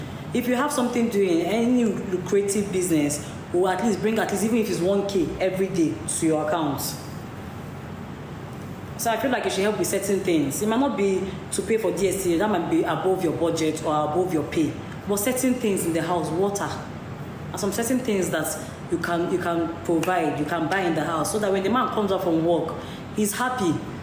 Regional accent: Onitsha, Anambra, Nigeria; I'm from Onitsha.

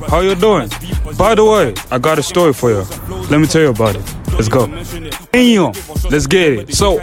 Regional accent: Zambia; I come from Zambia. That's right, I'm coming from the Z.

